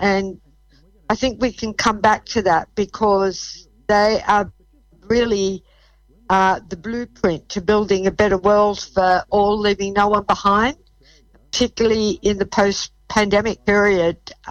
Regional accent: Bondi, New South Wales, Australia; As a very young girl, I grew up in Bondi, and many migrants settled there

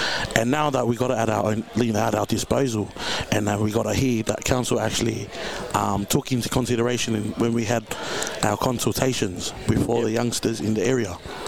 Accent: Tonga; I'm from Tonga.

